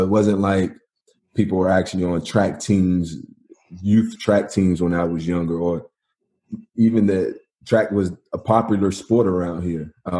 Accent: Portsmouth, Virginia, United States; And then I'm from Portsmouth. So right here in Norfolk, I met the coach

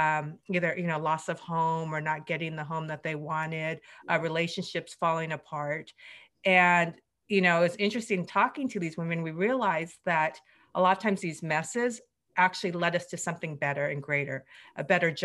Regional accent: South Korea; Because I'm originally from Korea, and I was orphaned in Korea.

